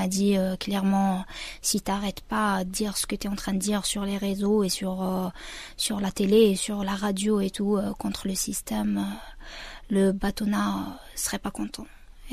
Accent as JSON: {"language": "French", "country": "Algeria", "lives_now": "Prague, Czech Republic", "said": "je suis algérienne, pas la peine de dire mon âge, je suis ni jeune ni vieille. Je suis une artiste engagée, je suis une avocate et voilà. J'habite à Prague, en République tchèque."}